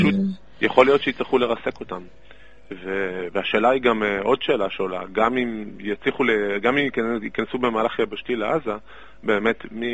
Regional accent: Ashkelon, Southern District, Israel; כן, אני מאשקלון.

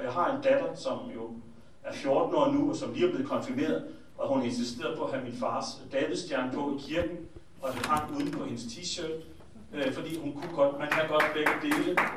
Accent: Aarhus, Central Denmark Region, Denmark; jeg kommer jo også fra Aarhus af

